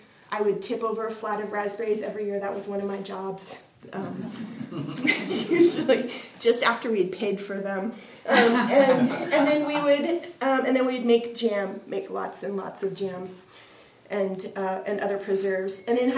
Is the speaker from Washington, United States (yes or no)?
yes; Spokane, Washington, United States; I grew up just outside of Spokane. Here's Washington, right? So I'm from Eastern Washington, from right there.